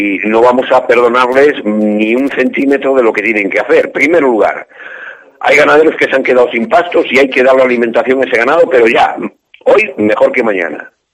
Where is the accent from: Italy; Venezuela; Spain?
Spain; Villar de Ciervos, Castile and León; así se quemó Villar de Ciervos, se quemó mi pueblo.